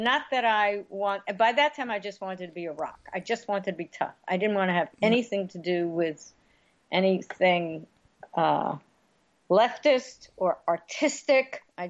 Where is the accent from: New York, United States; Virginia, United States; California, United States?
New York, United States; Bronx; I grew up in the Bronx, which is, yes, you can tell, right?